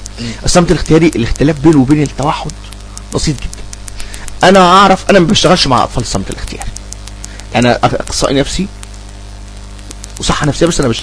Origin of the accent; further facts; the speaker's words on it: Upper Egypt, Egypt; ما كانش في فتره سابقه ما كانش منتشر عندنا مثلا محلات بتبيع سندوتشات همبرجر وبيتزا، وما كانش منتشر عندنا في الصعيد. دلوقتي منتشر الحمد لله.